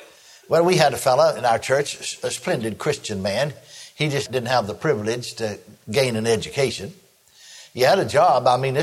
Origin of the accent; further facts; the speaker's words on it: McKinney, Texas, United States; I was back home there in my hometown of McKinney, Texas